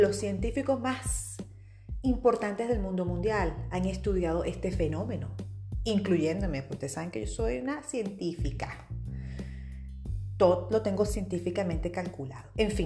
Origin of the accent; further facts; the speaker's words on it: Venezuela; Ustedes saben que, para ser más específicos, en mi época, creciendo en Venezuela, eso de la visita no requería mucho procedimiento formal, para nada.